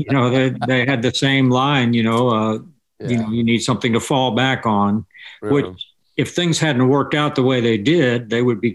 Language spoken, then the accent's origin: English; West Palm Beach, Florida, United States; when I grew up in Florida, you know, they had, South Florida had just great FM stations in Miami and Lauderdale that we could get in West Palm Beach.